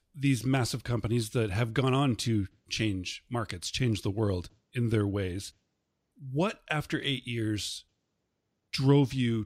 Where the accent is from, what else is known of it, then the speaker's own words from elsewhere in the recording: Canada; As a Canadian